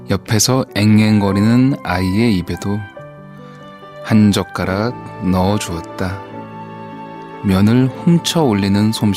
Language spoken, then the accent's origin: Korean; South Korea; 특히 제주도 그리고 제 고향인 남부지방이 걱정이 됩니다